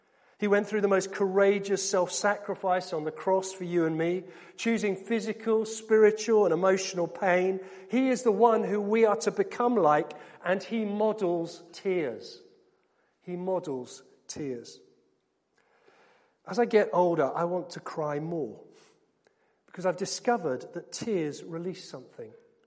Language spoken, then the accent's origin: English; United Kingdom; We're British, or we apologise if we're crying.